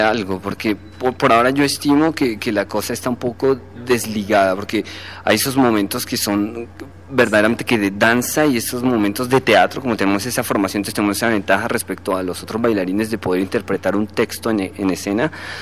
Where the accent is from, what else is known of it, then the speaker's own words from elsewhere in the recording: Colombia; moved away as an adult; deja el testimonio de lo que fue irme de Colombia y el por qué yo me fui de Colombia, que era como una búsqueda artística, ¿no?, hacia Europa. Entonces es como ese testimonio de ese hecho, de yo, colombiano, estudiante que se va a Europa